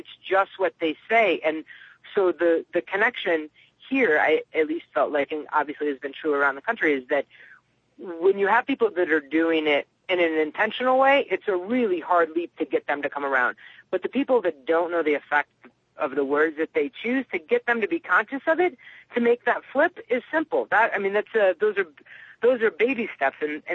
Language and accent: English; Ohio, United States; I grew up in Ohio, and my parents, a lot of time my sister's in Chicago.